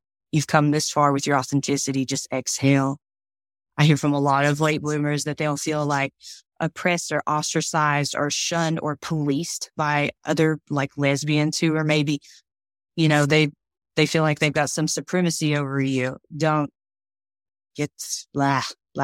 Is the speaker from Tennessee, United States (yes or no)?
yes; Tennessee, United States; Like, I'm from East Tennessee.